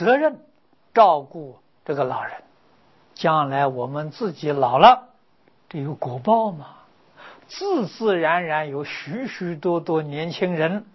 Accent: Taiwan; 我们从台湾来的

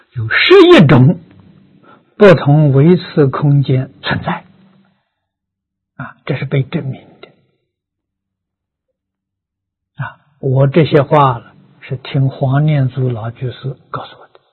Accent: China; 银河系的中心，我们中国人称为黄极啊

